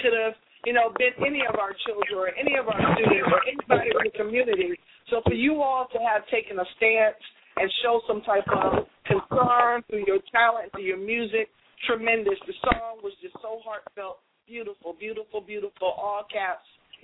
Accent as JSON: {"language": "English", "country": "Jamaica", "said": "I'm Jamaican."}